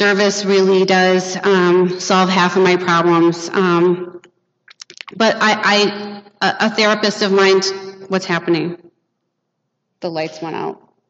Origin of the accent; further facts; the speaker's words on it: Detroit, Michigan, United States; I grew up in Detroit, Michigan.